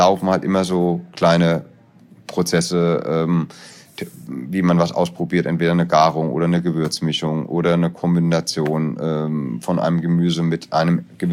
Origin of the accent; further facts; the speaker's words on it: Hesse, Germany; weil die Frankfurter grüne Soße eben auch so ein bisschen so eine Reminiscence an meine Heimatregion ist. Aus dem Hessischen